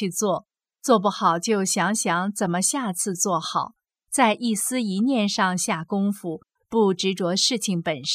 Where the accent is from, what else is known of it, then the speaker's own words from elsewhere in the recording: China; moved away as an adult; now in France; 但是我在中国大陆长大，从小就被灌输的是，害人之心不可以有，防人之心不可无。到法国五年后，我才慢慢发现自己的思维和法国人的不一样